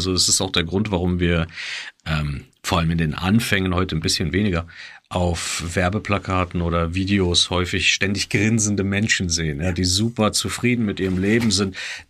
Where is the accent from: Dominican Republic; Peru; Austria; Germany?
Germany; Berlin; so viele Teile, wie wir an Beton als Berliner vertickt haben